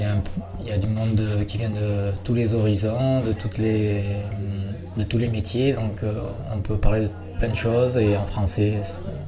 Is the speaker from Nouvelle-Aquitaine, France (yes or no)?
yes; Nouvelle-Aquitaine, France; now in Campbell River, Canada; Je viens du Pays Basque, donc dans le sud-ouest de la France. Et je suis à Campbell River depuis maintenant 5 mois